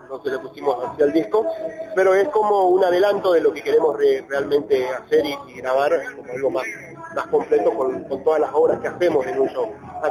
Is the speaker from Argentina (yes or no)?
yes; Chaco, Argentina; yo vengo de Cespeña, Chaco.